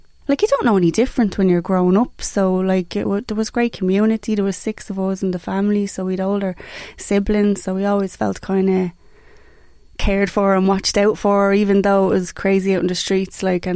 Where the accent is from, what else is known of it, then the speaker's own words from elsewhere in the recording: Dublin, Leinster, Ireland; also born or lived in Greece / Waterford; I'm originally from Ballymun.